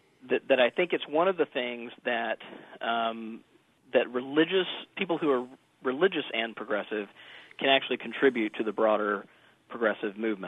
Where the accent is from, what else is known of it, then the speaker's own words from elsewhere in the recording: Jackson, Mississippi, United States; I grew up for the most part in Jackson, Mississippi, and grew up Southern Baptist myself.